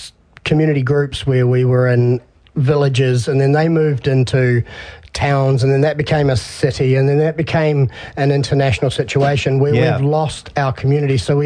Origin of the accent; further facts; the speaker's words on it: Nelson, New Zealand; Kia ora. I'm actually from Tasman, South Island, Nelson. And I've been spending the last few months in the North Island